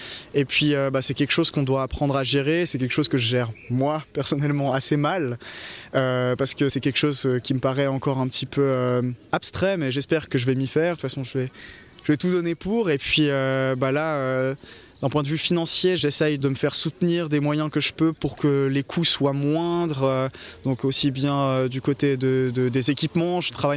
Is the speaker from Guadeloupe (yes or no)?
no; Switzerland; on espère que ça nous aidera un peu géographiquement en tant que Suisse.